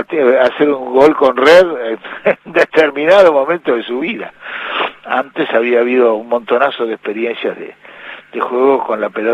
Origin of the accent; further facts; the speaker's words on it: González Chávez, Buenos Aires Province, Argentina; also born or lived in Mar del Plata; En Chávez, en González Chávez, acá en el sur de la provincia de Buenos Aires.